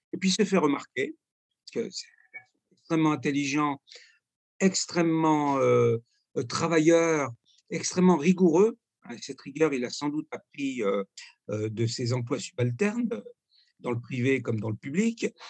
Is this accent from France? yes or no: yes; Reims, Grand Est, France; Je suis rémois d'origine et je suis né à Reims